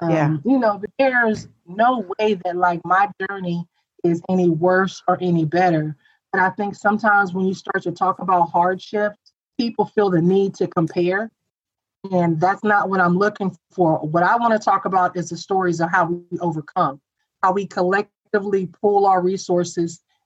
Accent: Texas, United States; moved away; also born or lived in California; It was a big thing growing up in Texas. And then I moved to California.

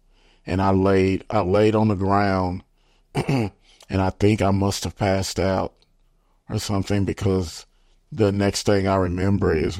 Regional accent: Denison, Texas, United States; now in Bryan, United States; I've been in Bryan for 22 years. I came from North Texas in Denison.

